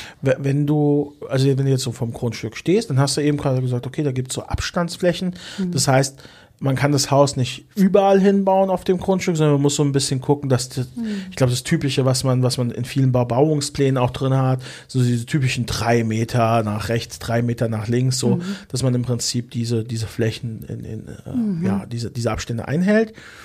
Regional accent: Frankfurt, Hesse, Germany; Ich sehe es in meiner Heimat. Ne? Ich komme aus Frankfurt am Main.

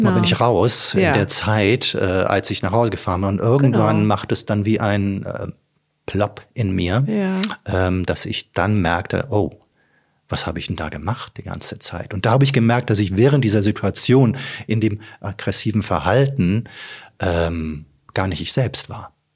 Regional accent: Neumünster, Schleswig-Holstein, Germany; born there; also born or lived in Tungendorf; Ja, dörflich, großmütterlicherseits Tungendorf tatsächlich und geboren wurde ich aber in Neumünster. Mhm. Also wo ich heute immer sage, eine Stadt zum Durchfahren.

